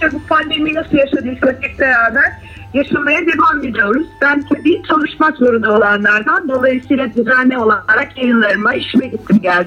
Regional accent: Ankara, Turkey; Ankara'daki bir apartman dairesinde hayata başlamış bir tek çocuğum. Ankaralıyım. Orada doğdum, orada büyüdüm. Ailem devlet memuriyetinden emekli.

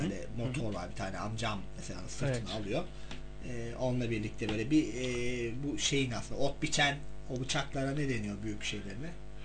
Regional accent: Black Sea Region, Turkey; Evet evet ama bizim şeyler hele ki bizim Karadeniz'de daha böyle yamaç hocam

